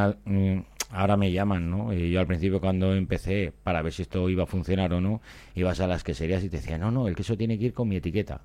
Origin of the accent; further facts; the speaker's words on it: Bilbao, Basque Country, Spain; Al final yo digo que soy de Bilbao, ¿no?